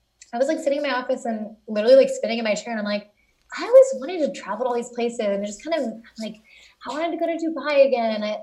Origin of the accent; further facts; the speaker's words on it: United States; born there; I was born in the States, but my family is from Puerto Rico, Greece, Palestine, and England.